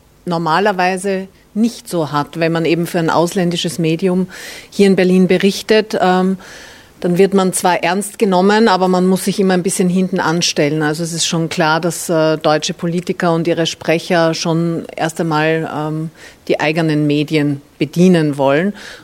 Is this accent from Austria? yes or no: yes; Austria; bei uns in Österreich heißt das Ministerrat